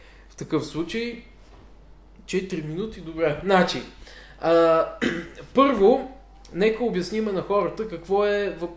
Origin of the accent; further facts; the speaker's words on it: Sofia, Sofia City, Bulgaria; Въпреки, че ти си от село, аз съм от София.